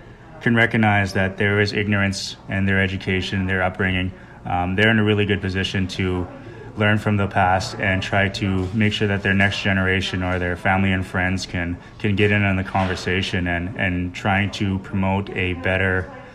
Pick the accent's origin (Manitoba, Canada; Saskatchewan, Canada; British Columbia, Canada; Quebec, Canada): Saskatchewan, Canada; George Gordon First Nation; I grew up in George Gordon First Nation, and George Gordon First Nation had the last residential school of all Canada in 96. I was 6 years old.